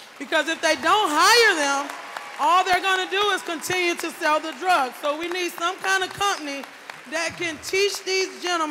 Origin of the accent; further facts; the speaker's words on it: Kissimmee, Florida, United States; I'm from Kissimmee, Florida.